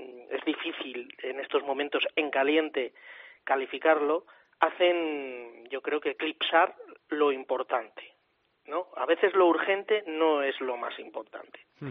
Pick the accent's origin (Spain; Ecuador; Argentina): Spain